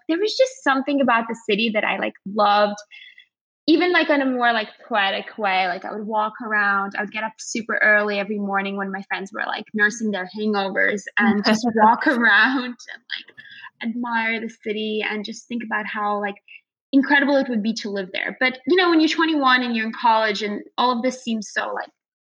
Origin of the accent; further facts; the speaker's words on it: Saint Petersburg, Russia; So basically I grew up in Russia in St. Petersburg.